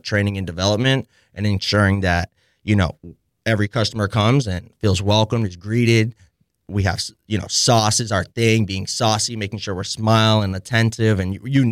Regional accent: Boca Raton, Florida, United States; I'm from Boca Raton, Florida.

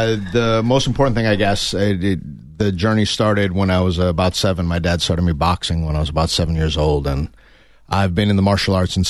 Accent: United States; firearms, being an American, firearms is a very, you know, significant portion of that journey. And I was lucky enough, once we moved to Tucson

